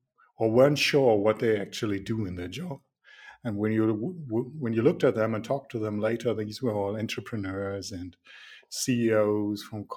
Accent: Nuremberg, Bavaria, Germany; I'm from Nuremberg, and I do a lot of things.

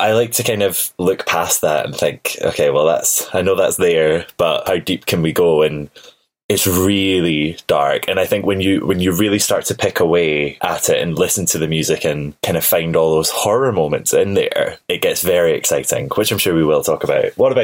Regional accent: United Kingdom; setting off fireworks, because we're British.

